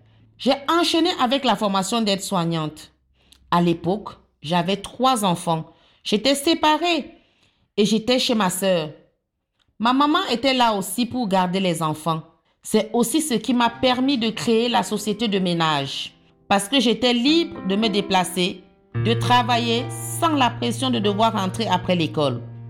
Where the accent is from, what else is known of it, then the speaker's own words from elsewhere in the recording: Cameroon; now in France; j'ai 43 ans et je suis camerounaise. Mon papa est commissaire de police, ma maman est couturière. Mes parents m'ont envoyée en France pour continuer mes études.